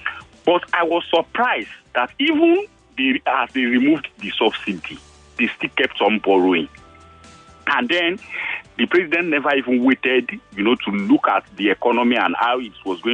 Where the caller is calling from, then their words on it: Ekwe, Imo, Nigeria; I'm calling from Ekwe.